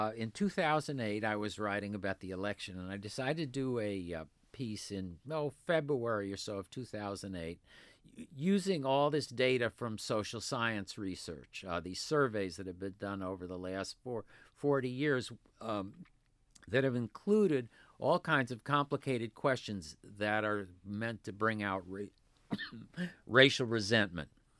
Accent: Chicago, Illinois, United States; I come from Chicago, and you get brought up with all these kind of implicit assumptions.

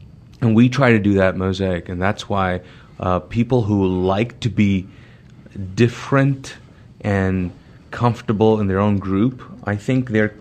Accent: Kuwait; I grew up in Kuwait.

